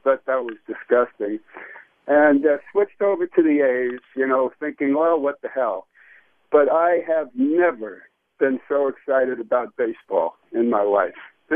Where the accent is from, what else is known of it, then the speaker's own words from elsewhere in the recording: Bronx, New York, United States; You know, I'm from the Bronx. I grew up as a Yankee fan.